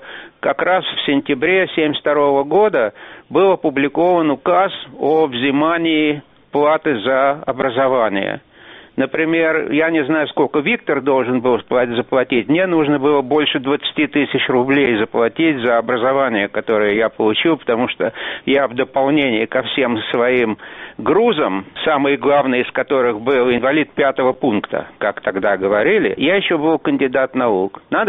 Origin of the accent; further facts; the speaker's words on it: Moscow, Russia; мы оба были москвичи, оба выросли в еврейских семьях